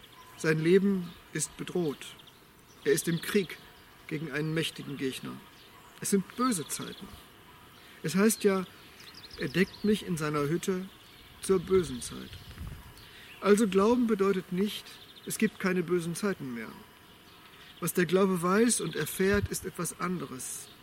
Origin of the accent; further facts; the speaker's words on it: Bielefeld, North Rhine-Westphalia, Germany; In meiner Heimatstadt Bielefeld